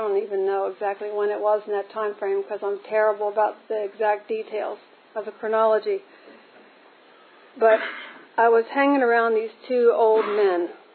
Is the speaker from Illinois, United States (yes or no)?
no; Baltimore, Maryland, United States; went back to my hometown, which is Baltimore